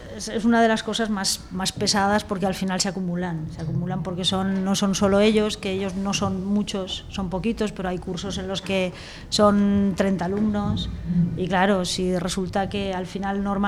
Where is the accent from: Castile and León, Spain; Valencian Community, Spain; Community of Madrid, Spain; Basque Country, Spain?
Valencian Community, Spain; Gandía; No, yo soy de Gandía.